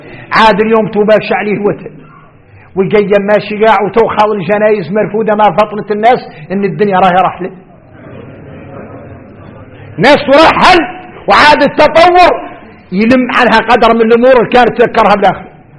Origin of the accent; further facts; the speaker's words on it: Mauritania; واحنا موريتانيين